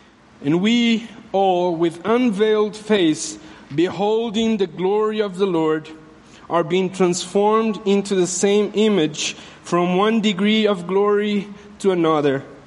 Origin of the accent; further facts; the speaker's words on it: Brazil; Now, as you know, I'm from Brazil